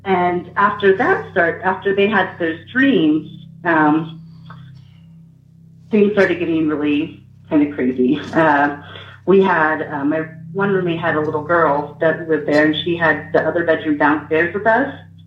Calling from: Eureka Springs, Arkansas, United States; I'm calling from Eureka Springs, Arkansas.

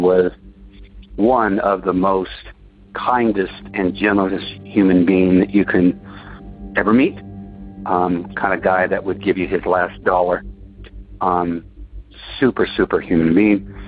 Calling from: Huntington Park, California, United States; I am calling from Huntington Park, California.

